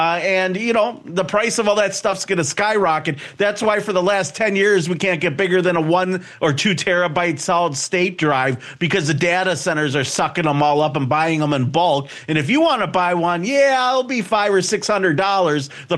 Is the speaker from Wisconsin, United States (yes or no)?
yes; Wisconsin, United States; I'm from Wisconsin. That's where I got this silly accent from, right?